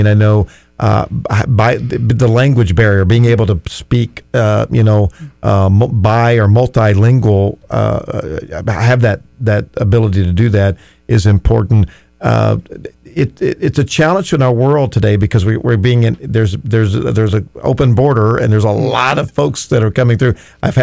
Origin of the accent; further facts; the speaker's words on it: the South, United States; And it wasn't easy, but I grew up in the South